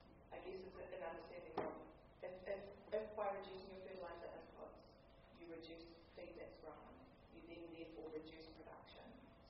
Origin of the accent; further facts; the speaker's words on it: Dunedin, Otago, New Zealand; No, I'm from Dunedin.